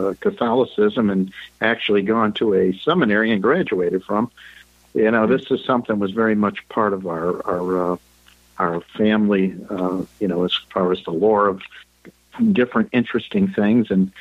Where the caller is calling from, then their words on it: Chicago, Illinois, United States; from Chicago.